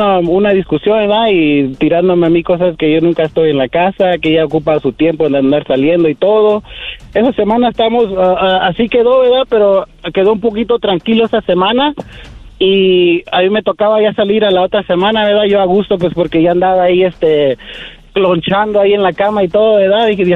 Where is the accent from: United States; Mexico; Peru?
United States; Phoenix, Arizona; De Phoenix, Arizona.